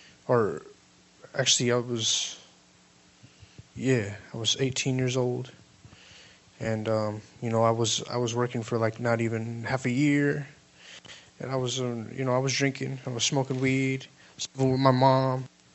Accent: Bradenton, Florida, United States; also born or lived in Palmetto; And, you know, I grew up right here in Bradenton, in Palmetto.

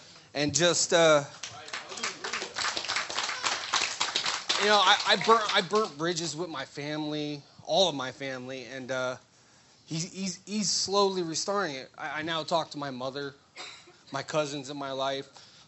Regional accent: Charlotte County, United States; I'm 34. I'm from Charlotte County, born and raised.

